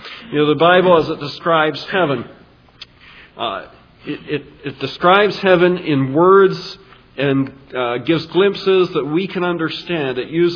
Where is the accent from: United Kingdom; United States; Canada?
Canada; we're Canadian, or most of us perhaps are Canadian, and we value what we have